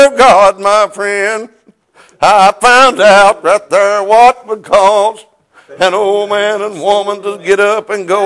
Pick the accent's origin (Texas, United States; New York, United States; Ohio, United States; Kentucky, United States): Kentucky, United States; Thought about when I was just a young boy growing up on Caney Creek in Knox County above Alice Lloyd College.